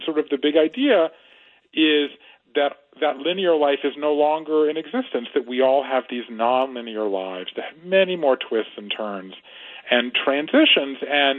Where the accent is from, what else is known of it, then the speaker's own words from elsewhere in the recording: Savannah, Georgia, United States; He lives in Savannah, Georgia, my hometown.